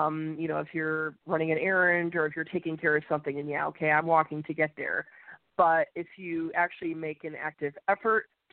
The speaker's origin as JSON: {"language": "English", "region": "New York", "country": "United States", "moved": "yes", "lives_now": "Austin, United States", "said": "I am originally from New York. For those of you that have followed me for some time, you know this. And I didn't actually have allergy issues until I moved down to Texas."}